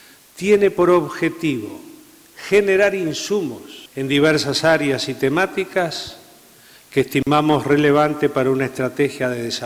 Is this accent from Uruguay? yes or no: yes; Uruguay; es una herramienta de trabajo que nos damos como uruguayos